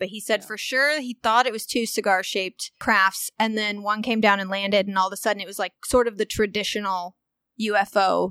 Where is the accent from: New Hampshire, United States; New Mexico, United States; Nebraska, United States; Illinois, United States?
Illinois, United States; Walnut Hill; I feel like if I went back to my hometown in Walnut Hill, Illinois, and I said kilometers, they'd be like, what?